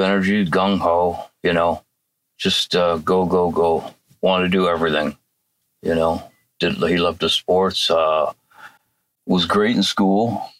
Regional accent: Port Alberni, British Columbia, Canada; I grew up in Port Alberni, lived here most of my life. Left in the 80s, balling work.

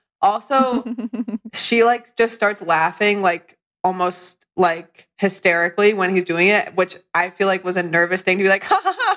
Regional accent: Connecticut, United States; I could tell 17 stories off the top of my head about growing up in Northwestern Connecticut.

